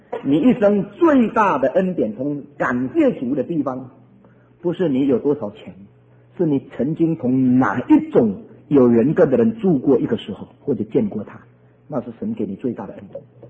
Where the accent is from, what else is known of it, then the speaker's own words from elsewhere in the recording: southern China, China; 那我是南方人，我是南方人